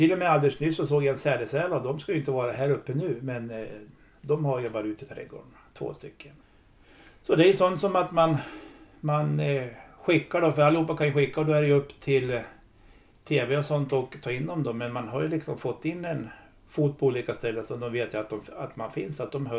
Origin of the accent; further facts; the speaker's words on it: Gäddede, Jämtland County, Sweden; är man född och uppväxt i Gäddede och har kontakter i alla byar